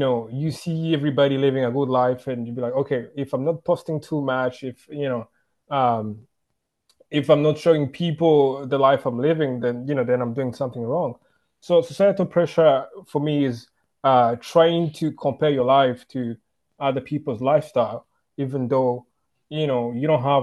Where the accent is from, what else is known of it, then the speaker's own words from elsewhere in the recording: Rwanda; growing up in Rwanda and the high schools we went